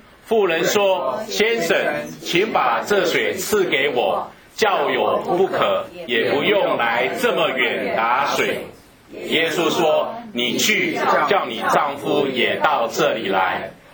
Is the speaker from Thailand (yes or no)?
no; China; 我们中国人是说国父是孙中山嘛哈